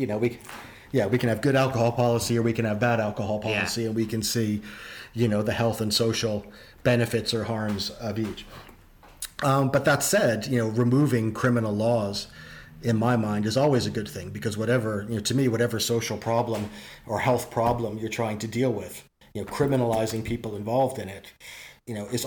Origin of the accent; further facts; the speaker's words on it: Canada; And now Canada, you know, obviously a big country, my home country, moving to legalize cannabis.